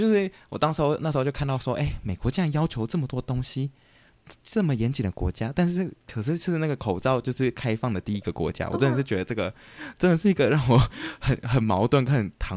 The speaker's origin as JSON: {"language": "Chinese", "country": "Taiwan", "said": "我们其实台湾人小时候其实都会打过这些疫苗"}